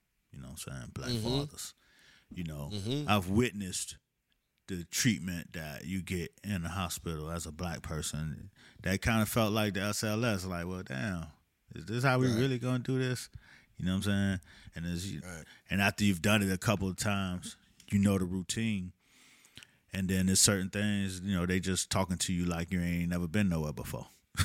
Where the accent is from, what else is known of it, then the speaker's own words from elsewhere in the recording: Miami, Florida, United States; Bevy introduced me as, you know, I'm from Miami, blah, blah, blah.